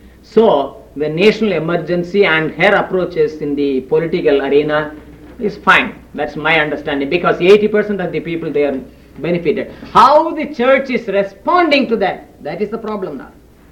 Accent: India; English is a second language; now in United States; as a Christian member of India, as an Indian citizen, I favor Indira Gandhi very much

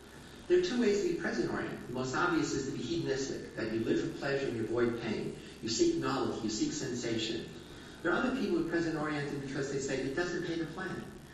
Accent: Sicily, Italy; And so my family is Sicilian, and I come from Sicily. I go back every year.

